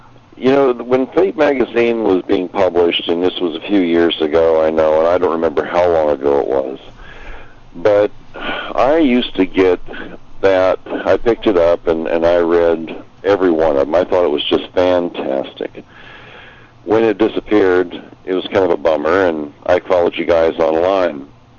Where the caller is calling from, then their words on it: Chappaqua, New York, United States; I'm calling from New York in the Chappaqua area.